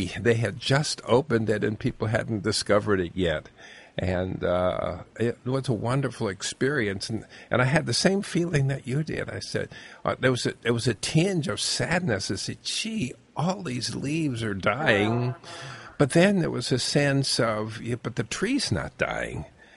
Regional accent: New York, United States; Yeah, the autumn, I grew up in, in the East, and it was really in school. I was in New York, very, very boring school.

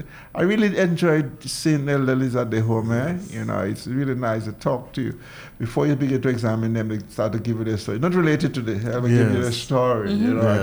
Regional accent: Marigot, Saint Andrew, Dominica; Because I'm from Marigot, so I have to serve my people from Marigot.

